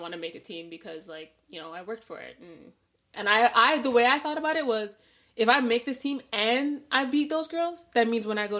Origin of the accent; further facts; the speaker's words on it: Canada; born there; I was born in Canada. Okay. Me and my brother are the only ones that were born in Canada.